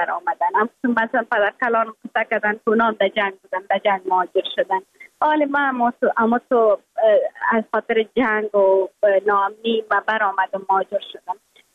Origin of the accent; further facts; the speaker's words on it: Afghanistan; یکانه چیزی که من از افغانستانم روی خود وعده کرده بودم